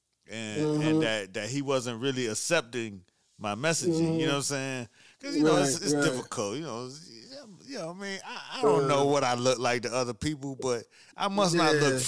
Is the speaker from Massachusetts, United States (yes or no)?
no; Miami, Florida, United States; Yeah, I'm from Miami. You had a club called Manhattan's. Then you had Fifth Street.